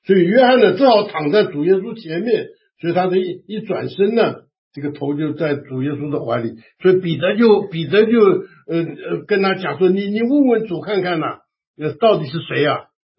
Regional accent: China; 因为犹太人吃饭跟我们中国人不一样，我们中国人坐在椅子上吃的

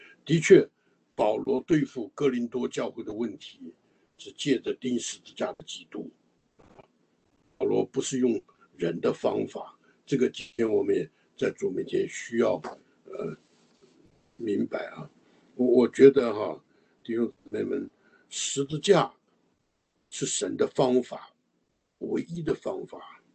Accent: China; 像我们中国人所讲的，就迎刃而解。

